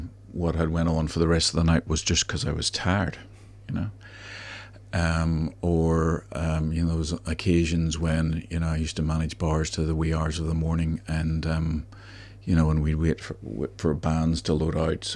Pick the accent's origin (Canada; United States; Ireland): Ireland; you know, being Irish, and which is ridiculous